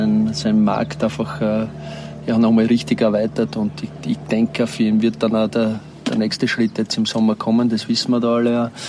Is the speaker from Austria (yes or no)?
yes; Graz, Styria, Austria; beim Club, der einfach in meiner Heimat ist